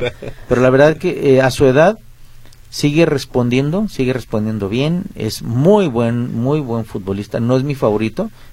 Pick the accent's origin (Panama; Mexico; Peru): Mexico; eso se debe a la personalidad de nosotros como mexicanos